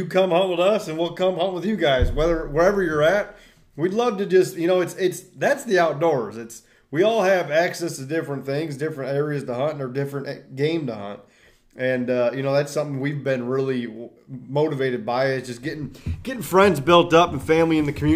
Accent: Kansas, United States; born there; Yeah, I mean, I have a very weird accent. It's kind of like not Southern, but also Southern. I was born in Kansas, and, you know, I just claim it.

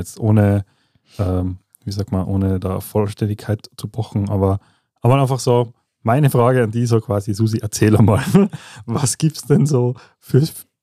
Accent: Austria; Und bei uns in Österreich heißt es zumindest so, gibt es das Propädeutikum.

